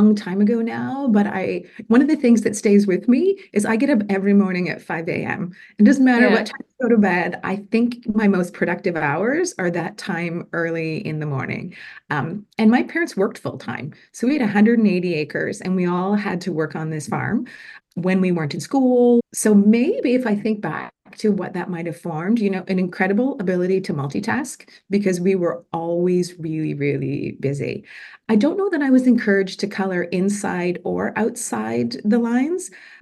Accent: British Columbia, Canada; But I started, I grew up on the West Coast of Canada, and not a lot of people move from the West to the East. You know, it's a bit of it's idyllic on Vancouver Island. But I was raised on a farm.

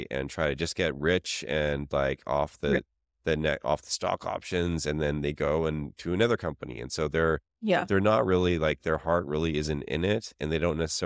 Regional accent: Canada; So I grew up in Canada and it was not like that at all.

